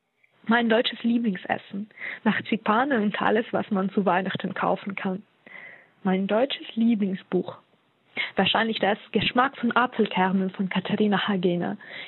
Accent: Ukraine; Ich komme aus der Ukraine, bin 1990 geboren und arbeite in einer privaten Sprachschule in Kharkiv.

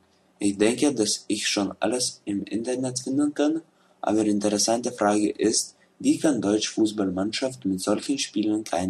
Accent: Lithuania; German is a second language; ich komme aus Litauen.

